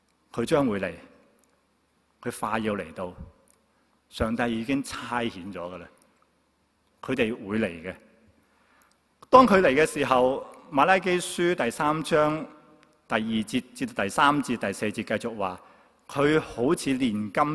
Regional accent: China; 跟我们中国人有句说话也是很相似，真金不怕红炉火

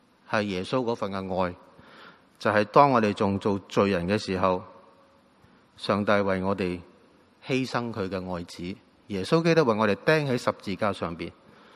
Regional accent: Guangdong, China; 用我们广东人说是信得过

